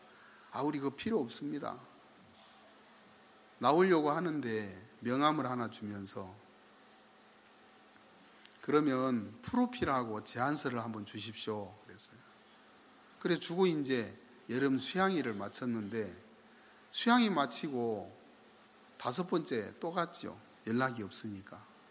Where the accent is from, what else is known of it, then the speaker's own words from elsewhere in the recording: Naju, South Jeolla, South Korea; 저는 고향이 전라남도 나주인데 시골에서 광주까지 버스 타고 가셔서 백리를 가셔서